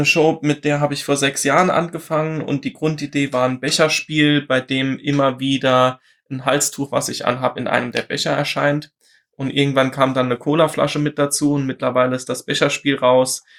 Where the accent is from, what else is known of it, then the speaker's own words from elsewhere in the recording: Saarland, Germany; Ich bin aus dem Saarland.